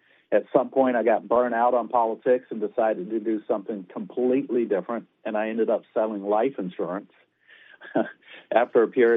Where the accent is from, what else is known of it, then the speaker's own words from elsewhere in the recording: Washington, North Carolina, United States; I grew up in the little town of Washington, North Carolina, which is actually the first town in America named for George Washington. It's a wonderful little place, about 10,000 people.